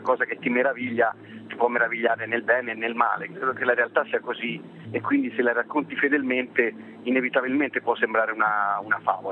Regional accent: Forte dei Marmi, Tuscany, Italy; born there; io sono nato a Forte dei Marmi, adesso ci vivo metà anno, diciamo 6 mesi l'anno

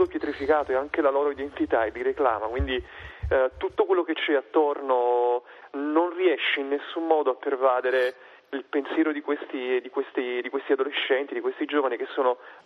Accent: Naples, Campania, Italy; scrivere dei luoghi in cui io sono nato a Napoli e vivo a Napoli

